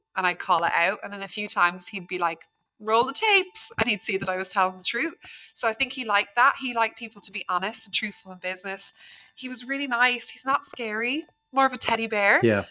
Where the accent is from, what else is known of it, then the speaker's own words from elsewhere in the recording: Ireland; I felt funny calling him Lord Sugar because I'm Irish. You know, he's not our Lord.